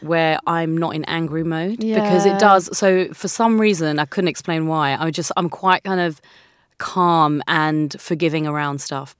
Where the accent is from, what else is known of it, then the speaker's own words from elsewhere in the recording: India; And I felt that although I am here, this is also because I'm Indian. This is half of my home.